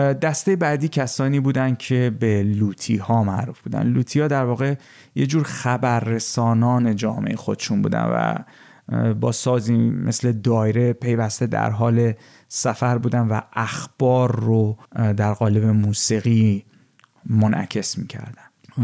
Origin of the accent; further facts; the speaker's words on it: Iran; now in Ukraine; زمانی که من از ایران به کشور اوکراین مهاجرت کردم، سه تا ساز با خودم بردم